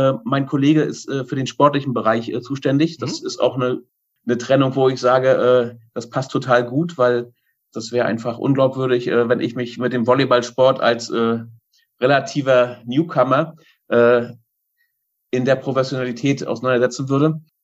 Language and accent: German; Schwerin, Mecklenburg-Vorpommern, Germany; born there; Ich bin gebürtig in Schwerin und lebe auch in Schwerin.